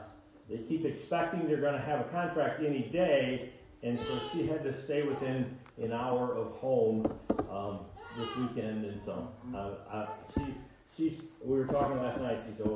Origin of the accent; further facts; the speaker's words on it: Flint, Michigan, United States; I grew up in Michigan, never have lived farther than 20 minutes from Flint. Grew up in the Flint area, went to school there, church there